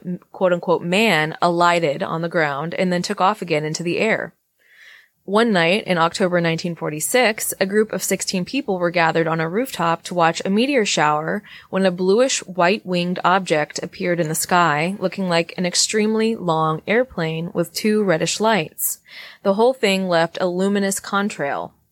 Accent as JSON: {"language": "English", "region": "Texas", "country": "United States", "tie": "born or raised there", "said": "Even my home state was not excluded from these winged man sightings, as three people in Houston, Texas, saw the figure of a man with wings like a bat"}